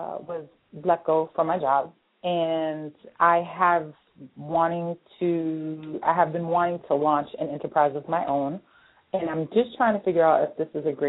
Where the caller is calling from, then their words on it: Massachusetts, United States; I'm calling from Massachusetts.